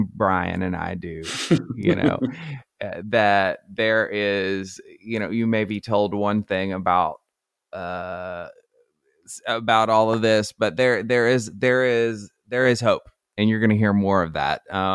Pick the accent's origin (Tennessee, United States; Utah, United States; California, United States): Tennessee, United States; Brentwood; Like, I grew up in Brentwood, Tennessee